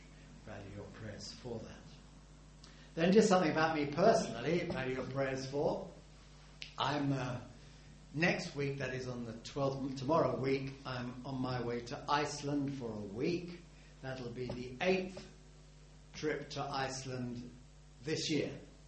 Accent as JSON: {"language": "English", "town": "Gloucester", "region": "South West England", "country": "United Kingdom", "said": "You've heard that I come from Gloucester."}